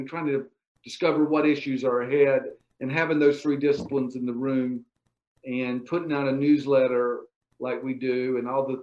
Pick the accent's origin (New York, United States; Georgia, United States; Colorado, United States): Georgia, United States; And I grew up in the Okefenokee Swamp.